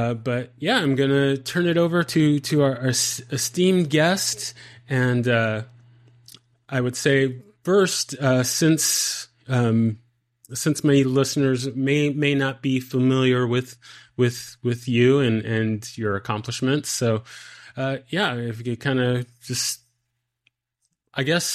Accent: San Diego, California, United States; moved away as an adult; now in Dallas, United States; I'm originally from the San Diego, California area, and after I got out of the military, I moved to the Dallas, Texas area.

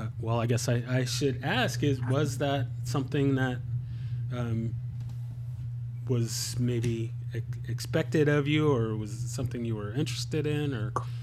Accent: San Diego, California, United States; I'm from San Diego, California, and, trained at a school that was, under the Tracy lineage.

